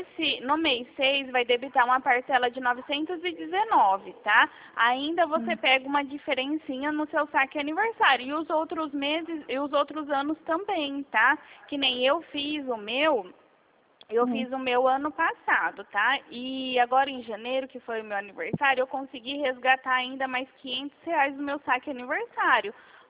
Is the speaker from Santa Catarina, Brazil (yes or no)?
no; Dracena, São Paulo, Brazil; Eu sou aqui de Dracena